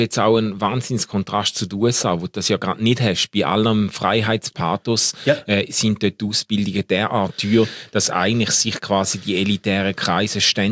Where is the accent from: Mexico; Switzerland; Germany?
Switzerland; dass wir als Schweizer jetzt eben nicht reich an Bodenschätzen oder reich an irgendetwas